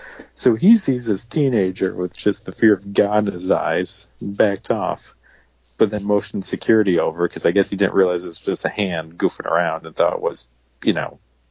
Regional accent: Watertown, United States; in my hometown of Watertown had a show

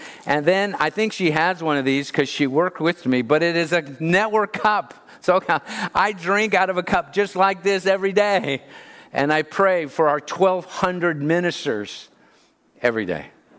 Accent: Pacoima, California, United States; Now, you have to be from Pacoima to tell that story. And I am from Pacoima.

